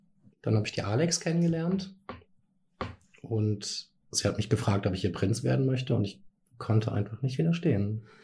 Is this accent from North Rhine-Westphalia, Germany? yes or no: yes; Cologne, North Rhine-Westphalia, Germany; Ich komme aus Köln und wie ihr vielleicht wisst, Köln ist vom 11.11. bis Aschermittwoch totaler Ausnahmezustand in der ganzen Stadt. Wir feiern den Karneval den ganzen Winter über. Und damit bin ich groß geworden.